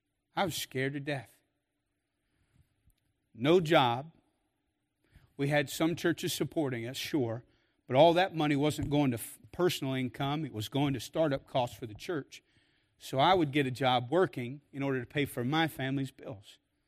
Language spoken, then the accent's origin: English; Kentucky, United States; moved away as an adult; now in Rochester, United States; In 2012, when my family moved to Rochester, I was afraid. Born and raised in Kentucky, small town, not a country boy, not really a city boy, but small town.